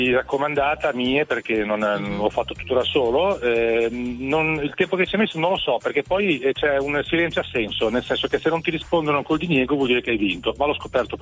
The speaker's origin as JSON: {"language": "Italian", "town": "Genoa", "region": "Liguria", "country": "Italy"}